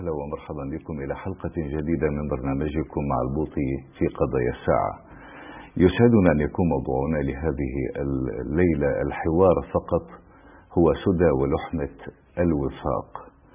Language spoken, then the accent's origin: Arabic; Syria; ما نعيشه في بلدنا سوريا